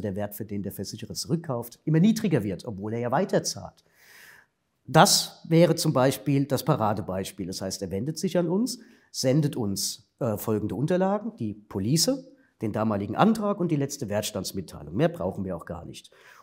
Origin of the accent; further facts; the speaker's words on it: Frankfurt, Hesse, Germany; Ja, richtig, ich komme aus Frankfurt.